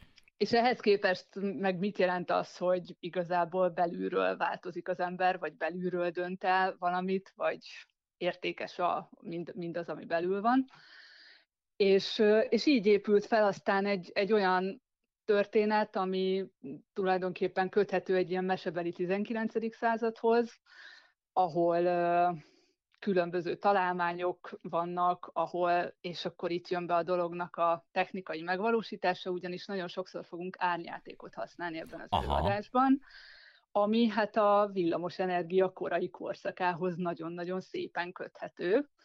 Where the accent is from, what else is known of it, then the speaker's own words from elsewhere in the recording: Szeged, Csongrád-Csanád, Hungary; holott nem itt születtem, én Szegedről származom